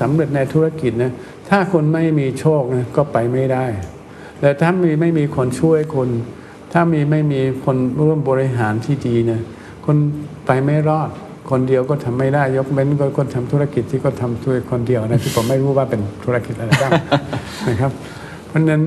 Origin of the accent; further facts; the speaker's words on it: Germany; Thai is a second language; now in Thailand; ผมก็คนเยอรมันชอบถกเถียงไม่ชอบแบบไม่มีสิทธิ์ที่จะพูดอะไรเพราะว่าตั้งแต่โรงเรียนนะฮะเราก็ถกเถียงกันตลอดนะครับ